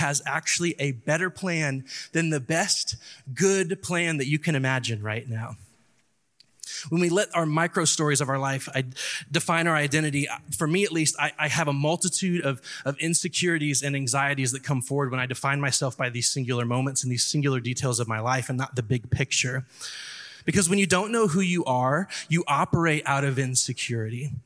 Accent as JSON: {"language": "English", "region": "the South", "country": "United States", "accent": "Southern", "said": "Is my Southern accent coming out with that?"}